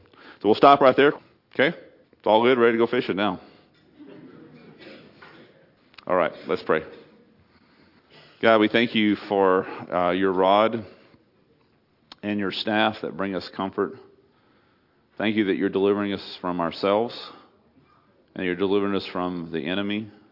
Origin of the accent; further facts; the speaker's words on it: Port Isabel, Texas, United States; Port Isabel, bay, ocean, all this kind of stuff, jetties, except no visitors. And nobody went to my hometown.